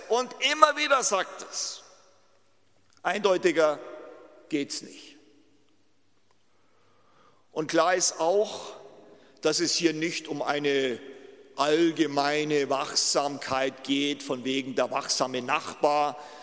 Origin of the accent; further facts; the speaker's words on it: Germany; In vielerlei Hinsicht bin ich ja ein typischer Deutscher und das ist auch gut so.